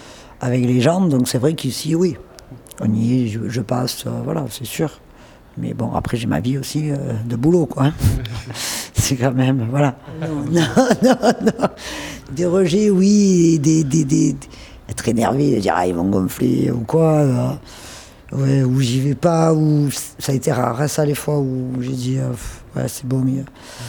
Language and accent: French; Marseille, Provence-Alpes-Côte d'Azur, France; En plus, c'est ma ville. Hein. Quand même, je suis chauvine. Hein. Je suis marseillaise, pure marseillaise.